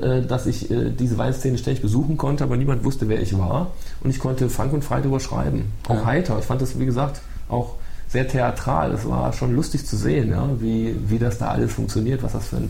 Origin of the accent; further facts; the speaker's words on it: Rhineland, Germany; ich bin Rheinländer, ich neige zum Socializing.